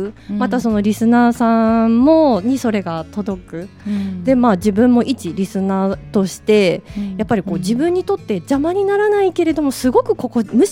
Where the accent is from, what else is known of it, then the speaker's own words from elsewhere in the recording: Toyota, Aichi, Japan; 2月に私の地元で、うん、この絵本の、うん、絵本セラピーをちょっと豊田市の中央図書館さんと